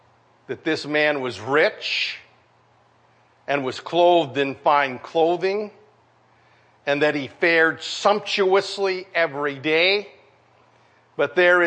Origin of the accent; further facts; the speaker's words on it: United States; born there; I'm not saved because I was born in America